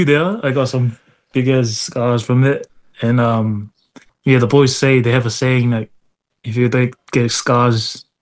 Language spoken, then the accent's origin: English; Mailele, Samoa; moved away as an adult; Yeah, so I'm from Mailele. I grew up there, moved out in 2007, played most of my rugby for Mailele.